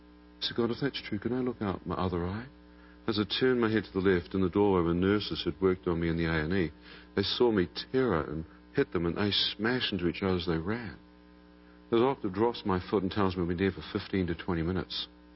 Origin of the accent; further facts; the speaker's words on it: New Zealand; I come from New Zealand, like Lord of the Rings country